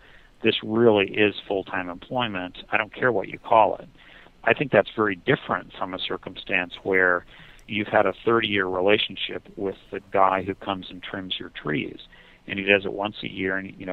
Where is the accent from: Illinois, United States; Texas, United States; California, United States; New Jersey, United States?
California, United States; Yeah, listen, I don't disagree, and we as a Californian, I also find it.